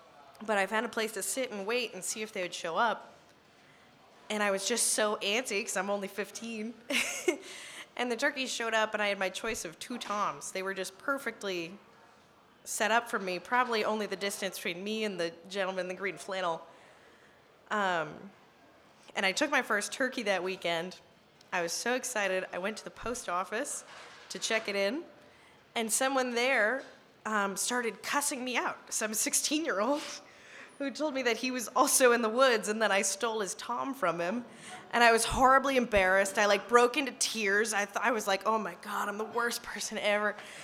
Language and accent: English; Massachusetts, United States; I'm actually from Massachusetts. I'm a University of Vermont student.